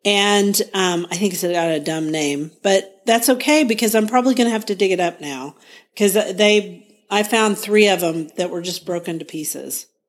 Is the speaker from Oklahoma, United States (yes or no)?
yes; Guthrie, Oklahoma, United States